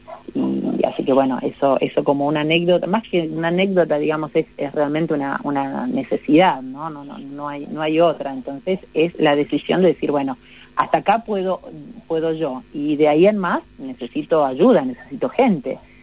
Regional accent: San Rafael, Mendoza, Argentina; born there; now in San Martín de los Andes, Argentina; Yo nací en San Rafael de Mendoza.

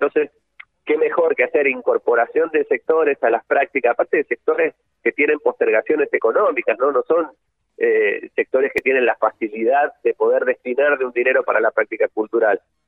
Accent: Mendoza, Argentina; incluso yo soy mendocino, y felizmente mendocino y militante de base también

